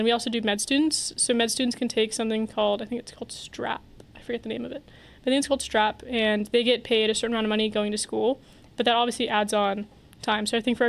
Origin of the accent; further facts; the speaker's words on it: Washington, United States; born there; Washington's board is before Oregon's board, and also I was born in Washington.